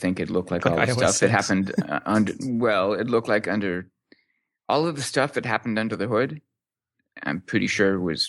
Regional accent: Canada; Fuck no, I'm Canadian, man.

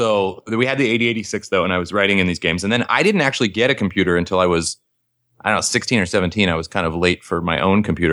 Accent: Seattle, Washington, United States; Your Canadian Blue Jays making the playoffs means that my hometown Seattle Mariners are now the longest suffering team in baseball.

